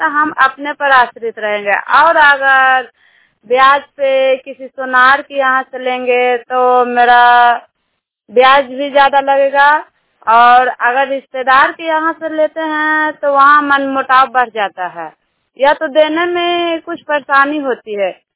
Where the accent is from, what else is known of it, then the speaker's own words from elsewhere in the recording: Nausa, India; मैं नगर नौसा के रहने वाली हूँ